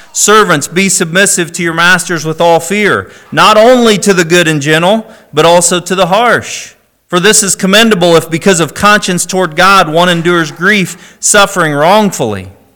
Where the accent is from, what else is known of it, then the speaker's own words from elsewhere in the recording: Anderson, Indiana, United States; I grew up, as I've told you before, in Anderson, Indiana. General Motors had 26 plants in my hometown and employed 24,000 people in 1971.